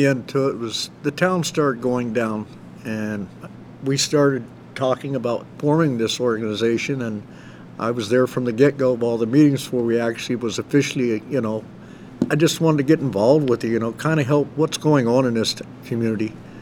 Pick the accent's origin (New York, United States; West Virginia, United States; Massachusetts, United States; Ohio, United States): Ohio, United States; moved away as an adult; now in Arizona, United States; I was originally from Ohio, and I was working in the coal fields back there, and they shut the coal mines down.